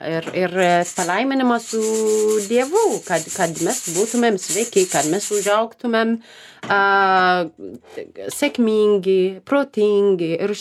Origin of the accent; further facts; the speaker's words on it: Ethiopia; Lithuanian is a second language; moved away; Ir mano regionai, aš užaugau centrinę Etiopijos dalis.